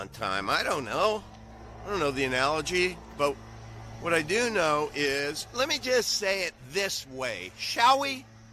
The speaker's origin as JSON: {"language": "English", "region": "Midwest", "country": "United States", "accent": "Midwestern", "said": "It's my Midwestern accent or non-accent, because we don't have accents in the Midwest."}